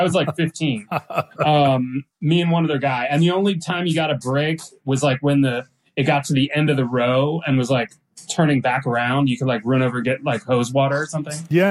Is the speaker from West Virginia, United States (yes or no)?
no; Atlanta, Georgia, United States; also born or lived in North Carolina; I'm from Atlanta, and North Carolina. So I spent I grew up in both North Carolina and Georgia. So I'm a Southerner through and through.